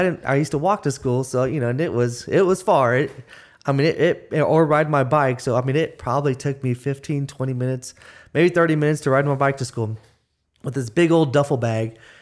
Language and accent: English; San Diego, California, United States; and I grew up in San Diego, it was an area where, you know, there was poverty around us.